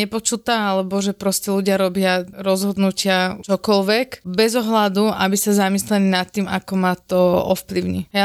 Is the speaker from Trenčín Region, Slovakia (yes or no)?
yes; Bojnice, Trenčín Region, Slovakia; a tak ja som z malého mesta, z Bojnic